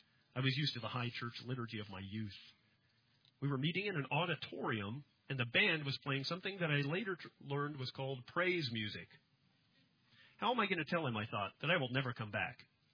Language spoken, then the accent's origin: English; Alaska, United States; I grew up in the Episcopal Church in Alaska, but my belief was superficial and flimsy.